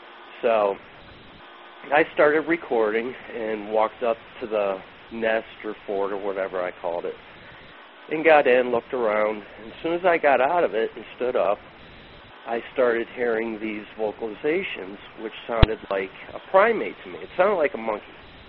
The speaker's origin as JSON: {"language": "English", "town": "Bradford", "region": "Pennsylvania", "country": "United States", "tie": "born or raised there", "lives_now": "Harrisburg, United States", "said": "But we don't see too much here in Harrisburg, which I don't mind. I grew up in Bradford, Pennsylvania, and it snowed every day up there."}